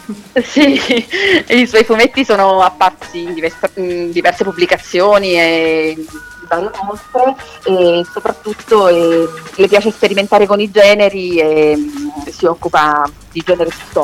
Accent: Campi Salentina, Apulia, Italy; also born or lived in Milan; now in Turin, Italy; Io sono di Campi Salentina.

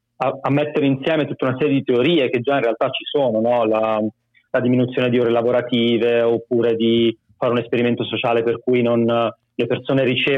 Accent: Pisa, Tuscany, Italy; moved away as an adult; also born or lived in Bologna; Io ho fatto l'Accademia di Belle Arti a Bologna, ma sono di Pisa, quindi ho finito le superiori, sono andato a vivere a Bologna, ho fatto lo studente fuori sede

